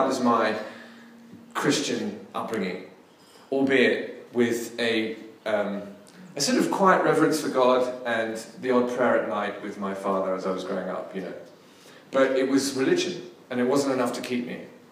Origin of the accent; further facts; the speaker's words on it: London, United Kingdom; So I was raised in London, in a suburb in London.